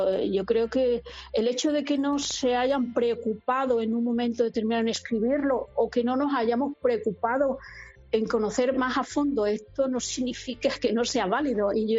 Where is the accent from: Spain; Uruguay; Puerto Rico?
Spain; Guareña, Extremadura; Y respecto a lo de mi pueblo de Guareña, yo creo que eso es algo que es de la generosidad de ellos, ¿no?